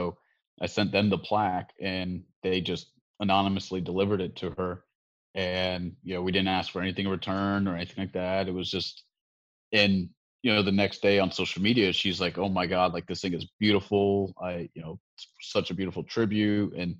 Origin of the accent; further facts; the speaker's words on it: Florida, United States; I had gotten back to Florida, which is my hometown, and I moved in with my dad